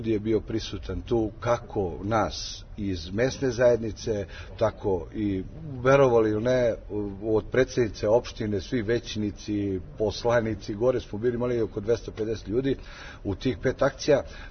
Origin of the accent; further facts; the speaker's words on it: Zlatari, Rasina District, Serbia; Mi smo iz Zlatara, mesta zajednice Zlatari i opština Brus